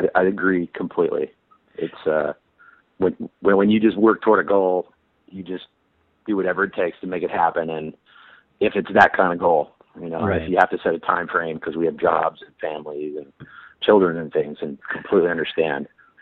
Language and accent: English; Pennsylvania, United States; born there; Well, I was born in Pennsylvania, so, you know, it was kind of cool to go back and, you know, win this prestigious you know, opportunity in Pittsburgh.